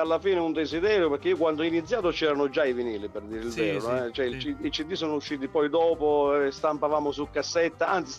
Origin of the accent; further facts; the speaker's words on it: Basilicata, Italy; Io sono lucano, originario lucano, della provincia di Potenza.